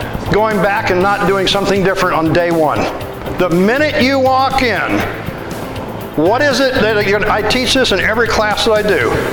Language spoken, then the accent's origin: English; Midwest, United States; now in Florida, United States; I have some of those things that I learned because I'm from the Midwest. I don't know if it works down here. I say down here because I'm having trouble getting yet acclimated to Florida.